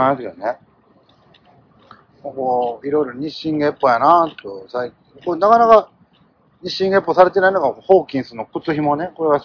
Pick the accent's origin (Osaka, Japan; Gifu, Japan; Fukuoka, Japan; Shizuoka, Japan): Osaka, Japan; born there; 僕は、南大阪の生まれなので。